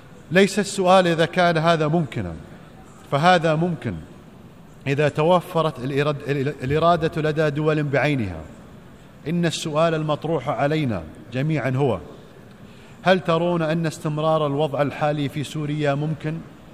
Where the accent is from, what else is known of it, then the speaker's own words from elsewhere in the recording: Qatar; ونحن مستعدون لاستضافة حوار كهذا عندنا في قطر